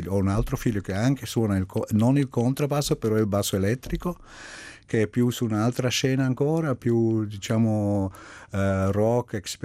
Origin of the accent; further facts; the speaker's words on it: Zug, Switzerland; io sono cresciuto a Zug, io sono cresciuto nella Svizzera tedesca, allora da bambino parlavo ancora meglio l'italiano. Adesso mi mancano qualche volta le parole.